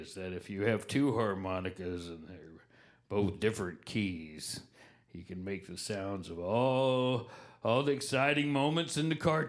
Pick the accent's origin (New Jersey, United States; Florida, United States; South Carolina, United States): Florida, United States; also born or lived in Texas / Chicago; now in Feenburg, United States; I'm a transplant from South Florida by way of Texas to Chicago into Feenburg.